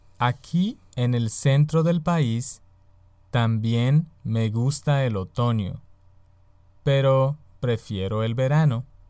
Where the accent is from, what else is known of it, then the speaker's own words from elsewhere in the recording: Yucatán Peninsula, Mexico; now in United States; En la península de Yucatán hace calor todo el año. No hay mucha diferencia en las estaciones como aquí en el centro de los Estados Unidos. Ahí tenemos una temporada de lluvias y una temporada de sequía.